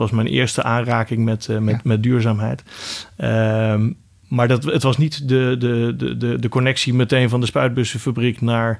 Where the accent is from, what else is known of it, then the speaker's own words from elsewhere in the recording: Kuinre, Overijssel, Netherlands; born there; Ik ben geboren in Kuinderen. En dat ligt op de grenzen van Overijssel en Friesland, vlakbij Emmeloord.